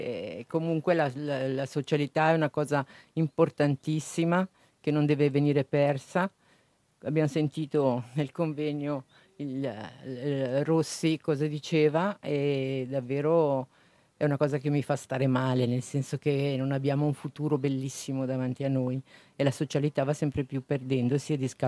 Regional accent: Balerna, Ticino, Switzerland; Da Balerna.

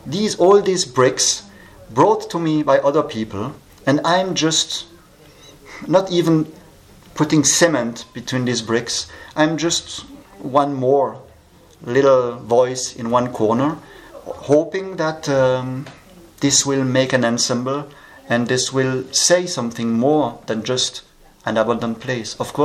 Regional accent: Germany; born there; first language German; English is a second language; I was born in German. My mother screamed in German. I don't know what. I don't want to know. But it was German, and I learned German since childhood.

